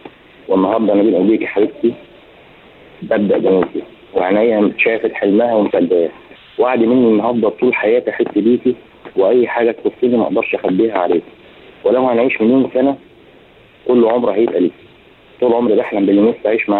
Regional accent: Egypt; accent: Egyptian; احنا كان على قد مثلا لهجتنا بس اللي هي اللهجه المصريه, اكتر من كده ما كانش عندنا لهجات.

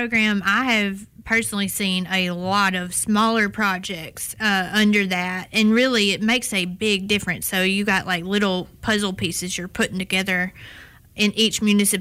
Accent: Wedowee, Alabama, United States; also born or lived in Jefferson County / Russell County / Randolph County / Shelby County; now in Baldwin County, United States; because I moved from Jefferson County, but I've also lived in Russell County. I've lived in Randolph County. Of course, everybody knows I'm from Wedowee.

